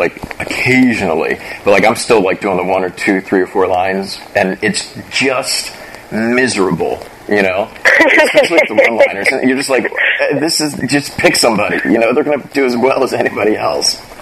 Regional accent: Maryland, United States; moved away; I grew up in Maryland, and I used to do commercials there all the time, and I moved out here

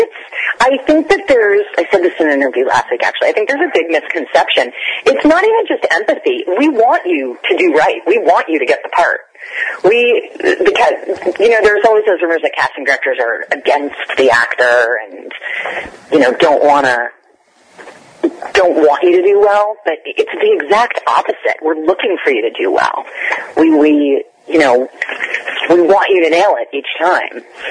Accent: Los Angeles, California, United States; I grew up in Los Angeles, so I'd always been involved in the entertainment industry.

